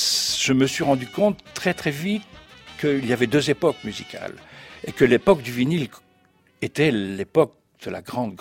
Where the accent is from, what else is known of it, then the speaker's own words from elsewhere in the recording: Addis Ababa, Ethiopia; Oui, littéralement, Addis, c'est chez moi, c'est ma maison. Je suis d'Addis.